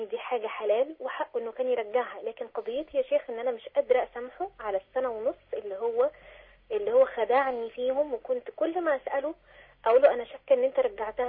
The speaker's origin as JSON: {"language": "Arabic", "country": "Saudi Arabia", "tie": "born or raised there", "said": "انا مولودة ومتربية في السعودية"}